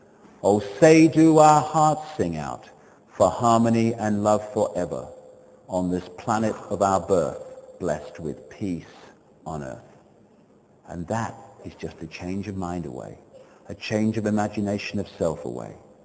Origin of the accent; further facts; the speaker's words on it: United Kingdom; Why am I British? I'm British because my parents had sex on a piece of land that someone at the time called Britain.